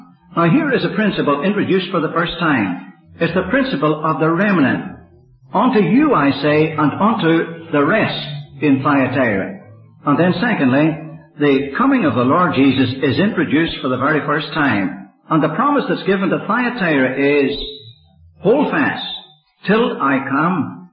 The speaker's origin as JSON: {"language": "English", "region": "Northern Ireland", "country": "United Kingdom", "tie": "born or raised there", "said": "it would be so easy for an Irishman, and particularly somebody who's been born and bred in Protestant Ulster, to completely lose their self-control in talking about these things."}